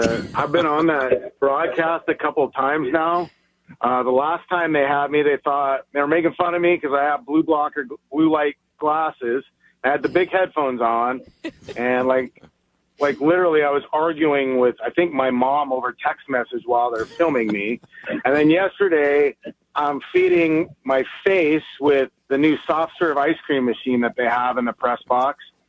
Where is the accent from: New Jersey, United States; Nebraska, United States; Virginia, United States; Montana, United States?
Montana, United States; I think, you know, I'm born and raised in Montana. Like, they base Yellowstone off of some of that stuff